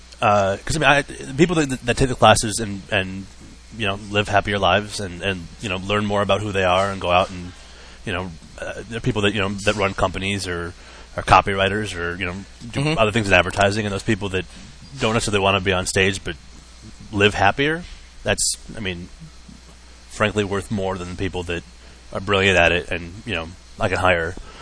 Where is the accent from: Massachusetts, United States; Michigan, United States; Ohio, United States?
Michigan, United States; Detroit; it was always just us talking about growing up in Metro Detroit